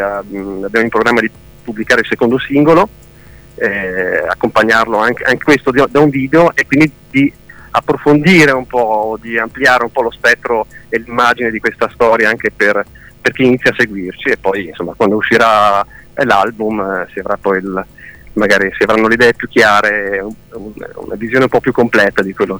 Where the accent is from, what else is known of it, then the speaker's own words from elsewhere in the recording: Bolzano, Trentino-Alto Adige, Italy; Sì, siamo di Bolzano. Siamo in tre, siamo tre musicisti di Bolzano